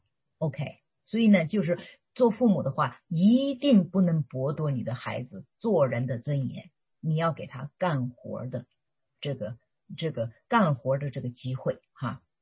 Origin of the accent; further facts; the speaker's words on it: China; now in United States; 以前我从小在中国的生长环境，它不是很卫生。